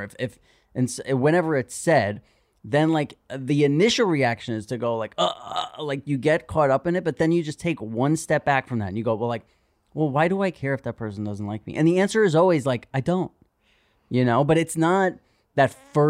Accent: New York City, New York, United States; It's another thing about growing up in New York City.

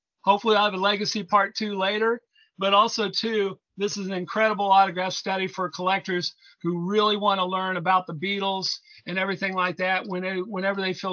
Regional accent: Indianapolis, Indiana, United States; His next stop was going to be in Chicago, and I'm from Indianapolis.

